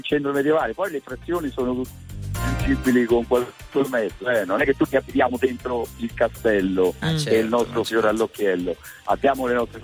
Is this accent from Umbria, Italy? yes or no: yes; Stroncone, Umbria, Italy; io sono di un paese in provincia di Terni che si chiama Stroncone.